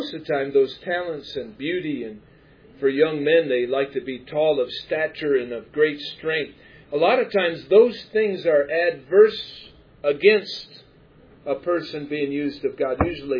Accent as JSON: {"language": "English", "town": "Cleveland", "region": "Ohio", "country": "United States", "tie": "born or raised there", "said": "I grew up in Northeast Ohio. I'm from Cleveland."}